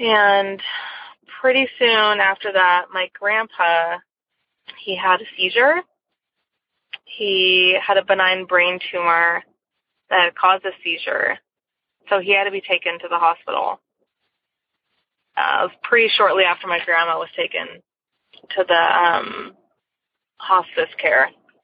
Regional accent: California, United States; I am from California.

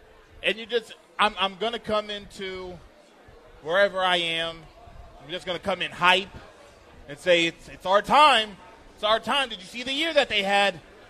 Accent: Los Angeles, California, United States; But I'm not gonna allow my fandom and my hometown loyalty to Los Angeles deter me from what you guys have been the last couple of years

